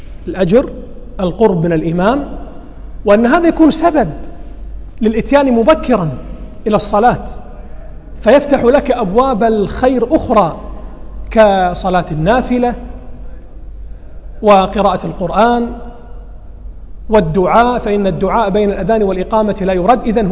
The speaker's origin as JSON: {"language": "Arabic", "country": "Kuwait", "accent": "Kuwaiti", "said": "احنا نسمي بالكويتي العقب، اللي هو الكعب عندنا في الكويت اللي هو العقب."}